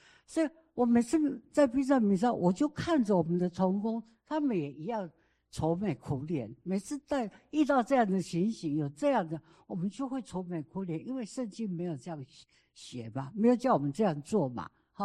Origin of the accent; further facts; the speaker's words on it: Taitung County, Taiwan; 我是台东人哈